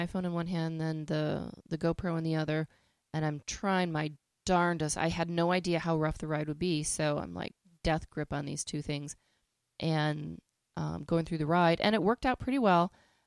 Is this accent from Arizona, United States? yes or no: no; Chicago, Illinois, United States; I want my cheesy pizza. I'm from Chicago. I want good pizza.